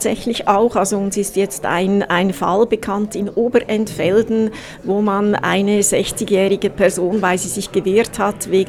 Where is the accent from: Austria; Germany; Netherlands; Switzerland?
Switzerland; ich glaube, das müssen wir als Schweizer besonders innen auch lernen